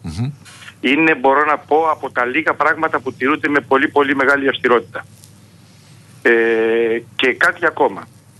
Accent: Kalamata, Peloponnese, Greece; Σαν καταγόμενος από τη Μάνη στην πατρίδα μου στην Καλαμάτα το 86, νέος επιστήμονας τότε

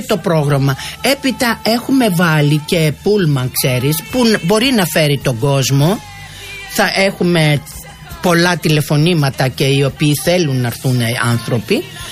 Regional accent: Thessaloniki, Central Macedonia, Greece; Είναι η πατρίδα μου.

